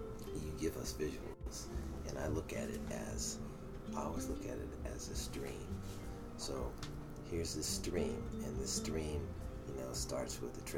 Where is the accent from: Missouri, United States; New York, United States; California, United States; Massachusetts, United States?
California, United States; Los Angeles; So being someone who's born and raised in Los Angeles that has never been really down south